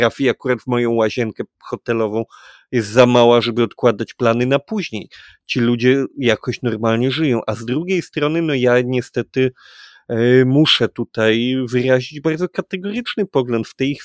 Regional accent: Kraków, Lesser Poland, Poland; bardzo podobnie jakby ona przyleciała w nasz dom w Krakowie, to znaczy, czy akurat my jesteśmy z Krakowa

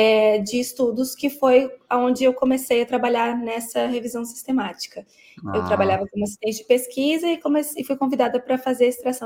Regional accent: Imbituba, Santa Catarina, Brazil; moved away as an adult; now in Australia; Sou natural de Imbituba

